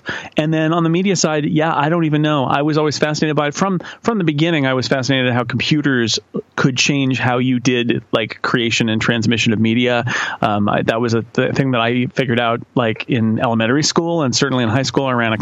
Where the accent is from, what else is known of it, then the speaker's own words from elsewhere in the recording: California, United States; I grew up in Northern California, so I could only hear Vin Scully late at night, when it would bleed in, all the way to Northern California from LA.